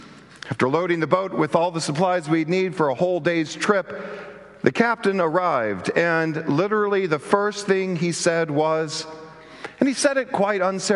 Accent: Arkansas, United States; Born and raised in Arkansas, the deepest sea for us had been 60 feet to the bottom of Beaver Lake.

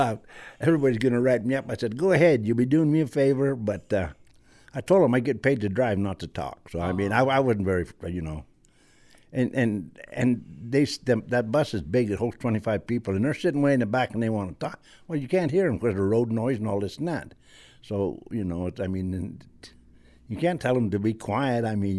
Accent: Montana, United States; I'm from Montana, and I've been from Canada to Arizona rodeoing.

